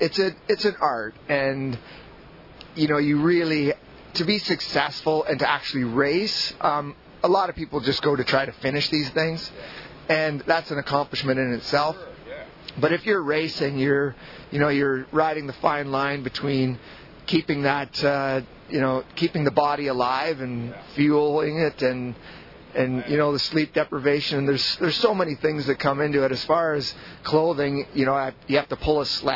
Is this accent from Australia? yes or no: no; Ontario, Canada; moved away as an adult; So I grew up in Ontario, like about an hour and a half from Toronto. So farm, a little bit of farmland, small towns. But, you know, it's about as close to the big city as you can get and not be in the big city in a lot of ways.